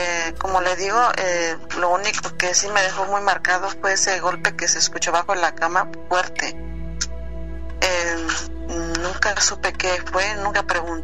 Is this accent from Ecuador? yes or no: no; Hidalgo, Mexico; Esto es allá en México, en Hidalgo. Yo soy de Hidalgo.